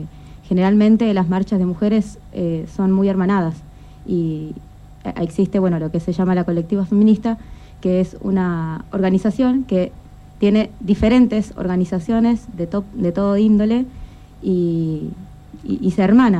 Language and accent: Spanish; Tierra del Fuego, Argentina; Soy fueguina, también soy mamá